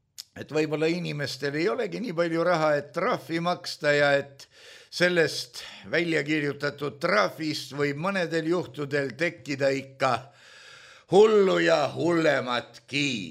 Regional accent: Tallinn, Harju County, Estonia; Külastasime sõbraga Nõmme turgu. Nõmme on minu kodukant

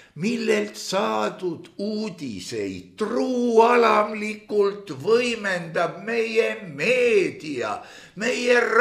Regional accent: Tallinn, Harju County, Estonia; meie oleme Tallinnast ja meile Lõuna-Eesti kohta sõnumeid ei saadeta.

